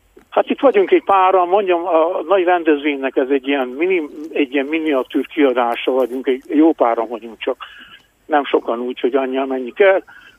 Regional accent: Gheorgheni, Harghita, Romania; Mindannyian gyergyóiak vagyunk.

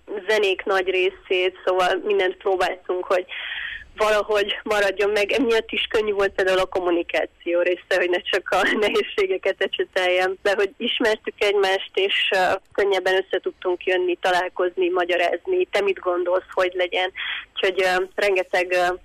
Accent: Târgu Mureș, Mureș County, Romania; mindannyian kb. Marosvásárhelyről vagyunk

